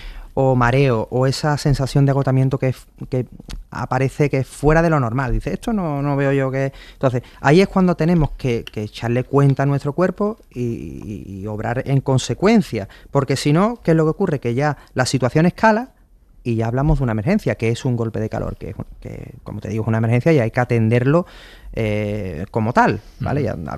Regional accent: Spain; porque yo creo que es que somos españoles y como españoles que somos decimos, venga, vamos, bueno, seguimos.

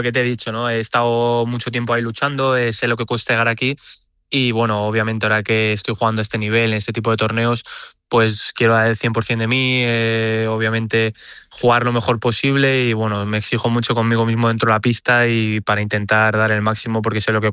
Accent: Spain; Siendo español, siempre ha sido uno de mis grandes ídolos

